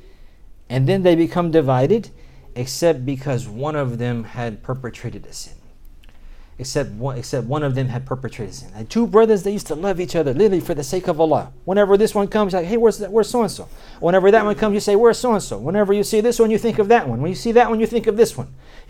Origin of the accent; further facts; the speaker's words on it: United States; I'm an American, right? So I grew up in America in disbelief.